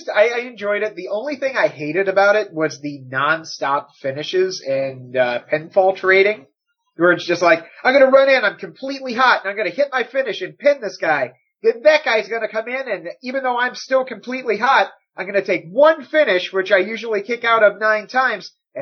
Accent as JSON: {"language": "English", "country": "United States", "said": "I said, no, I'm an American. This is my day. Oh, it's time to be patriotic."}